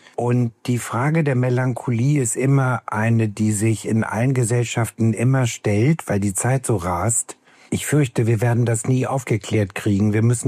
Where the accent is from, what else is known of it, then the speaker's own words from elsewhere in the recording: West Germany, Germany; auf meine Situation als Wessi